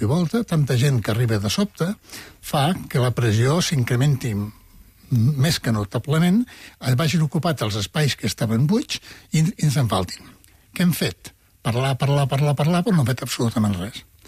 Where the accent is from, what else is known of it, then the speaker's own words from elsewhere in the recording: Lleida, Catalonia, Spain; now in Barcelona, Spain; i vaig venir a Barcelona, que sóc de Lleida, l'any 64